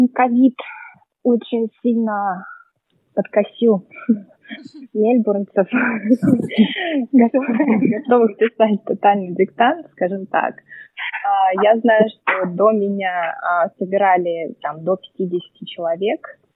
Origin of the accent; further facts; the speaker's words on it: Stavropol, Stavropol Krai, Russia; also born or lived in Moscow; Я из Ставрополя, из города Ставрополя в России. Я какое-то время жила в Москве.